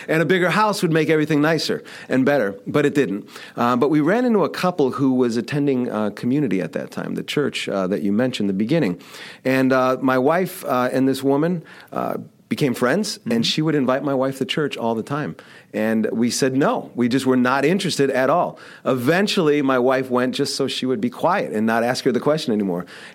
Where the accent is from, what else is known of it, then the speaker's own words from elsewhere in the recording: Chicago, Illinois, United States; I'm from Chicago, and that really goes hand in hand.